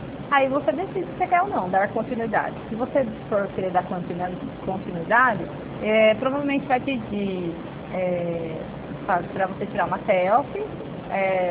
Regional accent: São Paulo, Brazil; Eu sou de São Paulo mesmo, né?

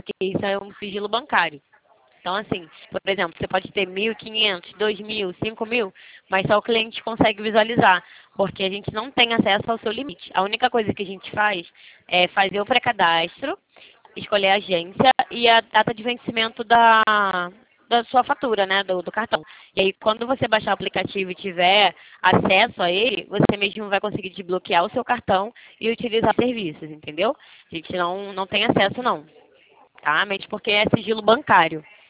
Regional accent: Rio de Janeiro, Brazil; Eu sou carioca.

